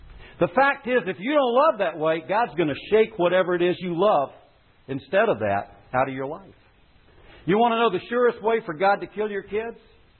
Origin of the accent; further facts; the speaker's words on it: Myrtle Beach, South Carolina, United States; I was raised in Myrtle Beach, South Carolina. I went to kindergarten there. I went to grammar school there. I went to high school there.